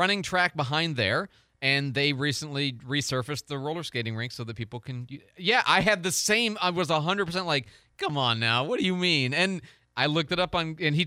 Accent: St. Louis, Missouri, United States; And I'm from St. Louis.

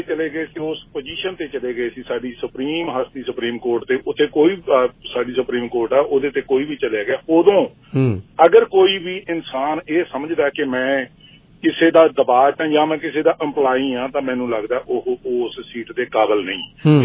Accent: Muktsar, Punjab, India; ਇੱਕ ਸਾਡੇ ਇਲਾਕੇ ਦੇ ਵਿਚ ਵੀ, ਮੇਰਾ ਇਲਾਕਾ ਮੁਕਤਸਰ ਸਾਹਿਬ ਦਾ ਹੈ

